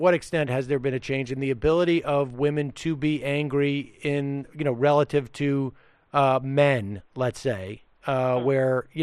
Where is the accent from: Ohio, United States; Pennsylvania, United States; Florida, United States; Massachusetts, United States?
Massachusetts, United States; I'm from Massachusetts. I'm a big fan of hers. When I talk to people in Massachusetts who I think should also be big fans of hers